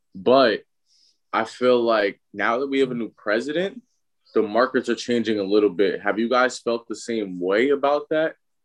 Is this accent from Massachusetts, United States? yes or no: no; New Jersey, United States; I'm from South Jersey.